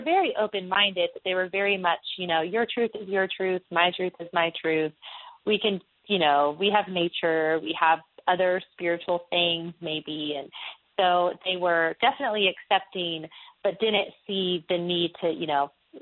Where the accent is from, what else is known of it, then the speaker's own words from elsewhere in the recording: Texas, United States; also born or lived in Tennessee; especially in Southern America in the Bible Belt, where I was raised in Texas and then lived in Tennessee for a while, there's a lot of cultural Christianity.